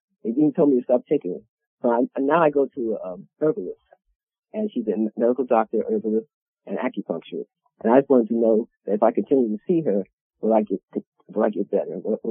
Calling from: Orlando, Florida, United States; Orlando, Florida.

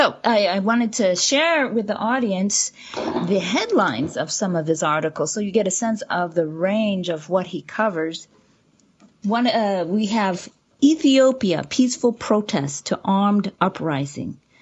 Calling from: Seattle, Washington, United States; I'm podcasting from Seattle, Washington.

